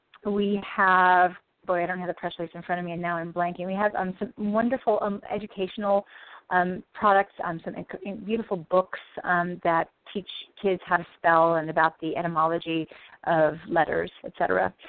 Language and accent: English; New York, United States; Personally. I am a New Yorker.